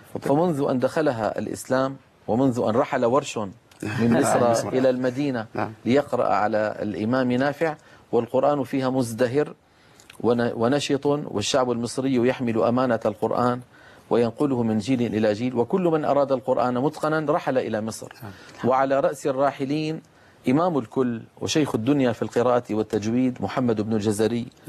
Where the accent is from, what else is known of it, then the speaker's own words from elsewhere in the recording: Damascus, Damascus Governorate, Syria; كنت أنزل إلى دمشق مدينتي